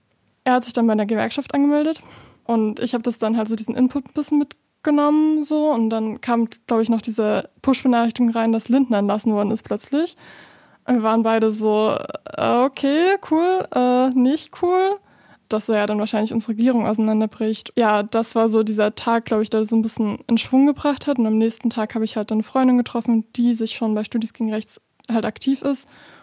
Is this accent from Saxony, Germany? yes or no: yes; Saxony, Germany; now in Dresden, Germany; Also ich komme auch ursprünglich aus Westsachsen